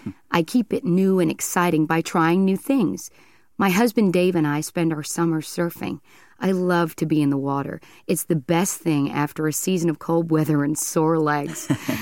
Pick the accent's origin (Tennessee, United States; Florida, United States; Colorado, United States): Colorado, United States; Steamboat Springs; also born or lived in Chicago; when I was growing up in Chicago and then in the town of Steamboat, Colorado.